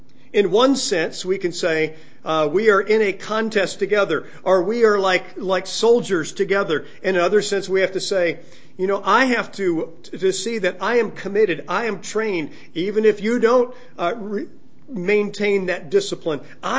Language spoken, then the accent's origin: English; Los Angeles, California, United States; I remember as a growing up in Los Angeles and would go to Laker games.